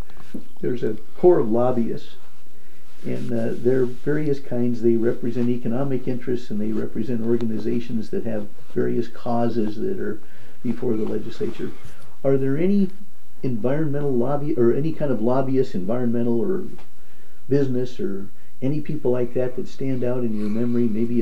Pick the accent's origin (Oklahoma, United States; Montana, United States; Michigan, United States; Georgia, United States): Montana, United States; Whitefish; but also because Whitefish, my hometown's a railroad town.